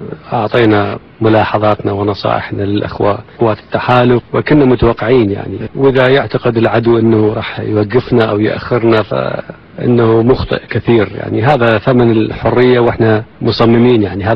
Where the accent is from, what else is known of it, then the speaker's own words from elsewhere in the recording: Iraq; لكن نحن أبناء العراق وأهل مكة أدرى بشعابها